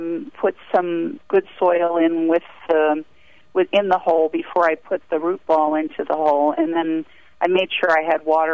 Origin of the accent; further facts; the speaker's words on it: Newtown, Pennsylvania, United States; I'm from Newtown, PA.